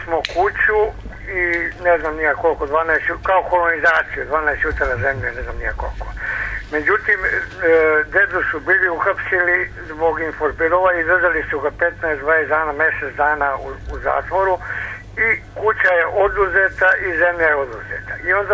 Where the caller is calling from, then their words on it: Majevo, Vojvodina, Serbia; Ja zovem iz Majeva, to je opština Vrbas. I mi smo sa Kosova došli 47. 8. ne znam ja koje godine i dobili smo kuću